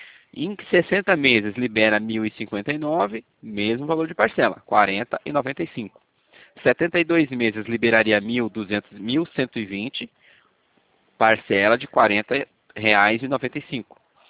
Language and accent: Portuguese; Minas Gerais, Brazil; a gente é Nordeste de Minas, lá divisa com Bahia.